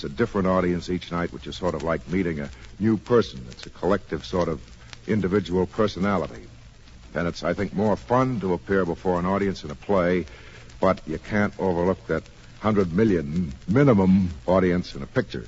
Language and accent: English; Chicago, Illinois, United States; born there; I was born in Chicago.